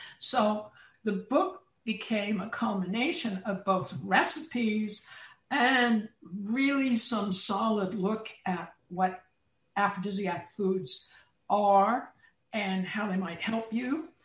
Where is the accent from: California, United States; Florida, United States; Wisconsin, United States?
California, United States; Now, as a Californian